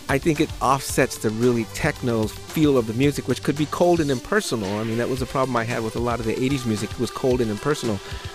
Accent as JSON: {"language": "English", "town": "Sacramento", "region": "California", "country": "United States", "tie": "born or raised there", "said": "because as I mentioned, Sacramento is my hometown."}